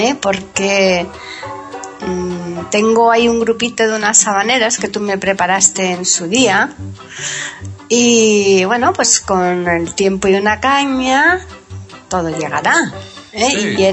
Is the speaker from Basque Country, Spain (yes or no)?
no; Andalusia, Spain; seguro que muchos oyentes aquí en España, concretamente de Andalucía, que es de donde yo soy